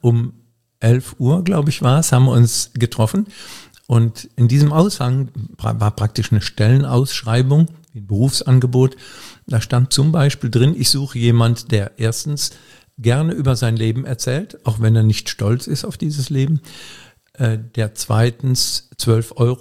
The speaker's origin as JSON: {"language": "German", "town": "Ochtendung", "region": "Rhineland-Palatinate", "country": "Germany", "tie": "born there", "lives_now": "Polch, Germany", "said": "Und ich wohne gar nicht in Koblenz. Ich bin in Ochtendung geboren und bin dann weit herumgekommen in der Welt, nämlich bis nach Polch. Das ist 12 Kilometer ungefähr. Und in Polch wohne ich. Und in Koblenz bin ich zur Schule gegangen"}